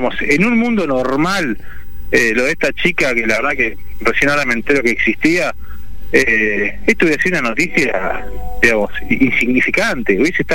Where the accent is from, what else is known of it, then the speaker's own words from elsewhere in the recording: Ascensión, Buenos Aires Province, Argentina; yo soy de Ascensión, un pueblo chiquito de 5.000 habitantes al noroeste de la provincia de Buenos Aires, partido de Arenales. Para los que no se ubican, digamos, es, estoy de la ciudad de Junín a 50 kilómetros.